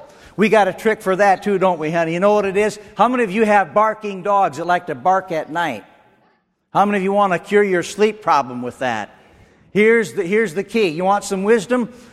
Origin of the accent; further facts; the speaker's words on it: Minnesota, United States; now in Mississippi, United States; You know, I moved down here over 26 years ago, and I was raised in Minnesota.